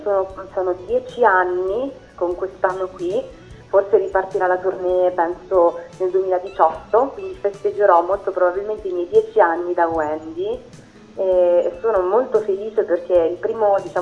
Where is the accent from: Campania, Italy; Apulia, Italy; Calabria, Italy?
Calabria, Italy; io vengo dalla Calabria, i miei genitori sono una famiglia umile